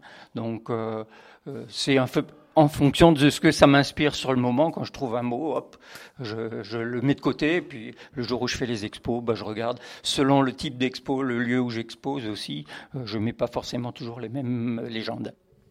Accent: Grand Est, France; j'ai commencé à 14 ans à courir les champs dans ma région d'origine, l'Alsace, après les lièvres, les chevreuils et autres cigognes.

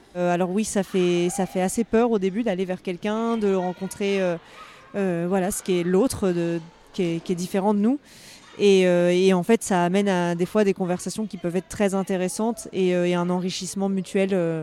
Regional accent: Romans-sur-Isère, Auvergne-Rhône-Alpes, France; Alors moi je viens de Romans

